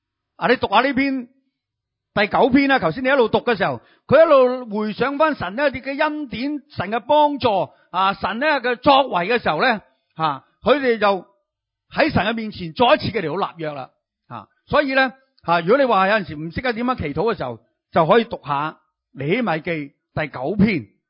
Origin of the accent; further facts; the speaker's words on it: China; 呢，佢哋嘅年历就等于我哋好似我哋中国人呢嘅农历一样嘅。